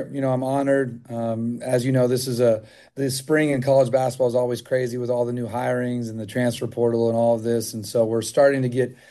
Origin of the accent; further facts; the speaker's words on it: California, United States; I'm a Bay Area guy, and every night – I'm a Niner guy, though, so I cry myself to sleep that we're losing teams from the Bay.